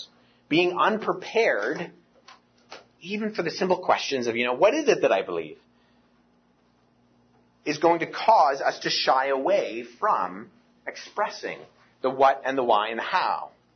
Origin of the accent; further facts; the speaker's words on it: Toronto, Ontario, Canada; I'm from Toronto, so we're Maple Leaf fans.